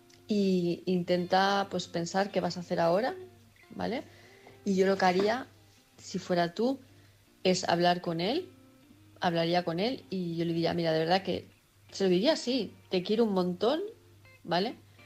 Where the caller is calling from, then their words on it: Palma, Balearic Islands, Spain; de Palma de Mallorca